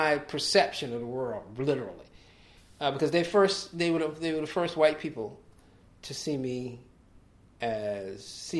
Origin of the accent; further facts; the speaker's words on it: United States; And it was the first time I really became aware of myself as an American. Prior to that, I was an African American.